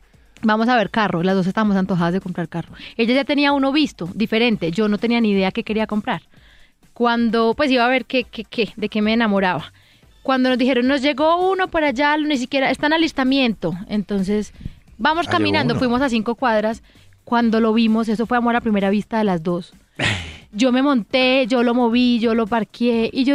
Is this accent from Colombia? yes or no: yes; Medellín, Antioquia, Colombia; el parqueadero? En el Santa Fe. Y el señor, no, niña, aquí no se paga. Y yo, ay, verdad, esta es mi tierrita.